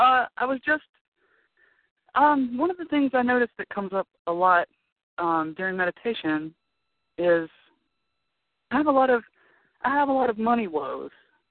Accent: Mississippi, United States; I'm from Mississippi.

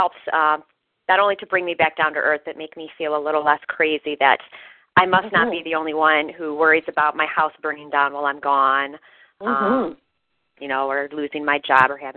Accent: Michigan, United States; I'm from Michigan.

